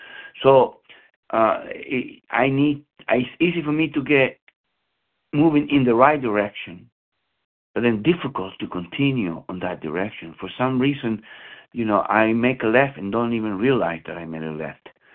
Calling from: San Bernardino, California, United States; I'm calling from San Bernardino, California.

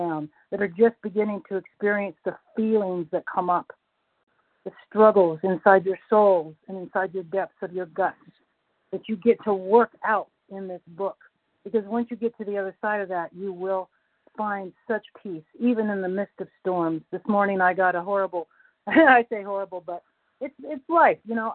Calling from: North Carolina, United States; Morning. North Carolina.

